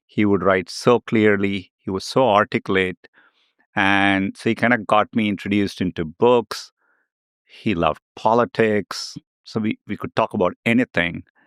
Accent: Chennai, Tamil Nadu, India; I grew up in Chennai. It's in south of India. It's a beautiful, bustling city.

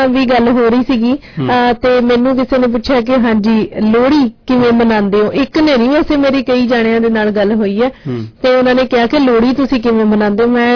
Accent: Punjab, India; ਮੈਂ ਵੀ ਦੁਆਬੇ ਤੋਂ ਹਾਂ

